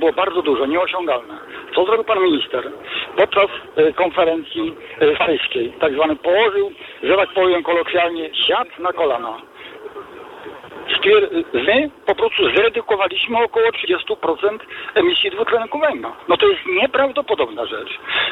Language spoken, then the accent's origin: Polish; Sieradz, Łódź Voivodeship, Poland; Proszę ojca, ja jestem z Sierada, prawda